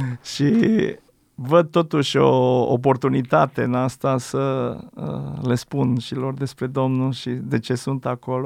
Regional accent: Alba County, Romania; în timp ce și orașul meu natal, în Alba, cam aceeași perioadă.

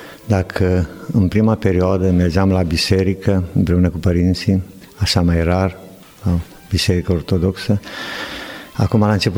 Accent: Bicaz, Neamț County, Romania; primii 18 ani, am copilărit în Bicaz, am făcut școala generală în Bicaz, am terminat, apoi am făcut un liceu industrial, cum se făcea în vremurile acelea, la Sighetul Mărmației

